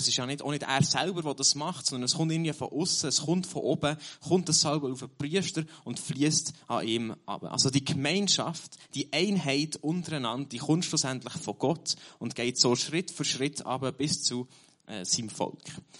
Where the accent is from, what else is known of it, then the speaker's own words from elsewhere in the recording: Bern, Switzerland; als jemand aus dem Berner Oberland